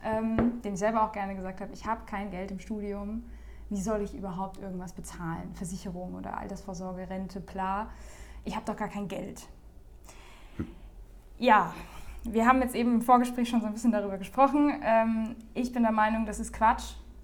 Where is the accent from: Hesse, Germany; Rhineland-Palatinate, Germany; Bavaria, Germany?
Rhineland-Palatinate, Germany; Mainz; wir kommen beide aus Mainz